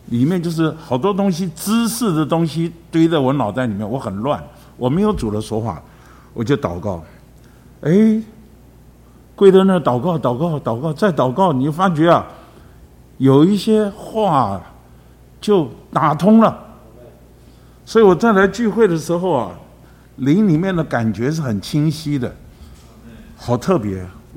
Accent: Taipei, Taiwan; 弟兄们知道我是从台北来的，也很器重我

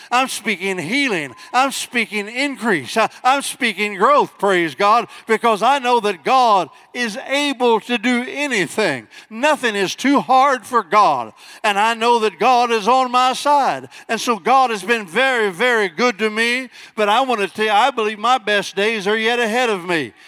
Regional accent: Mattoon, Illinois, United States; born there; I've got more faith now than I did when I was born in Mattoon, Illinois.

